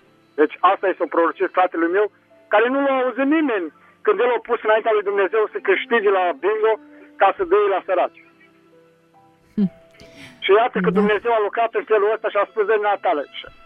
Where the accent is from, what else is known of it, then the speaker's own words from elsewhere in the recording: Pâncești, Bacău County, Romania; tot eu sunt din Pâncești, Bacău, vă sun.